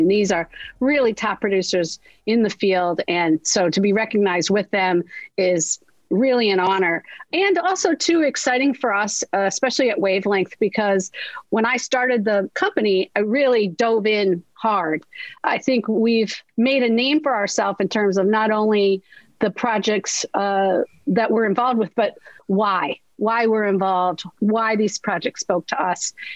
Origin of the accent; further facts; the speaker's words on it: Iowa, United States; Again, I'm from a tiny little town in Northeast Iowa, 500 people in my hometown.